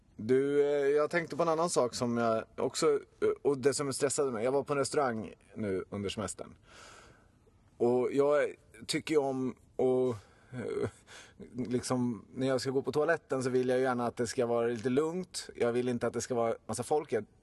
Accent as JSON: {"language": "Swedish", "town": "Svalsta", "region": "Södermanland", "country": "Sweden", "tie": "born or raised there", "said": "Från det gamla anrika motellet, Tuna motell i Svalsta, där vi är uppvuxna."}